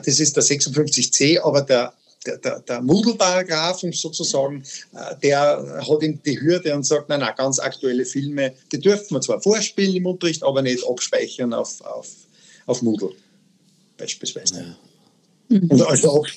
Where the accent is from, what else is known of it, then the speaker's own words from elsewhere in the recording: Austria; also bei uns in Österreich gibt es 3 wichtige Bestimmungen für die Schule.